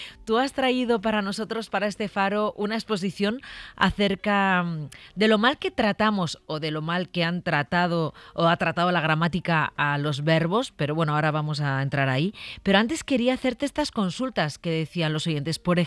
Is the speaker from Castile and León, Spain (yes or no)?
yes; Burgos, Castile and León, Spain; yo soy de Burgos y ella es de Madrid.